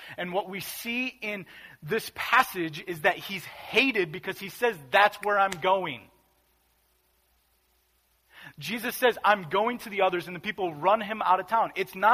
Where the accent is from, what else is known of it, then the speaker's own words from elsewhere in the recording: United States; We as Americans, we don't like paying taxes. I think it's something that's fundamental to being American.